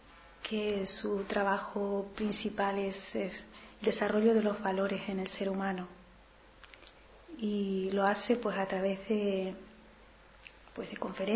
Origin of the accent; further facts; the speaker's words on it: Tenerife, Canary Islands, Spain; vengo de Tenerife, de Canarias.